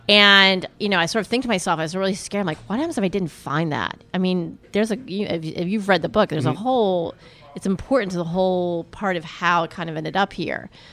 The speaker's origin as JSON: {"language": "English", "region": "Connecticut", "country": "United States", "moved": "as an adult", "lives_now": "New Orleans, United States", "said": "I am originally not from New Orleans. I'm from Connecticut, and I moved here originally for college, went and worked in New York for a couple of years, and then I moved back here."}